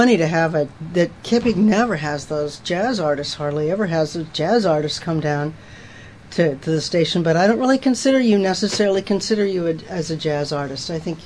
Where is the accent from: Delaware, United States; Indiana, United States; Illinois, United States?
Illinois, United States; You know, I come from Illinois.